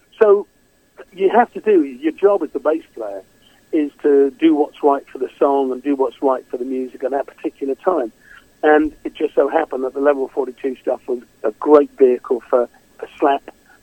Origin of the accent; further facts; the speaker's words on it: United Kingdom; I'm British, for goodness sake.